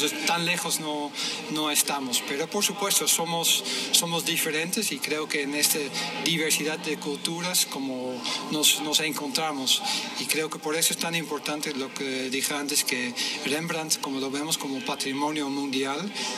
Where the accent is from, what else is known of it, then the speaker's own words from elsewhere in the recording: Netherlands; algunos hasta eran novedosos para mí, siendo ciudadano holandés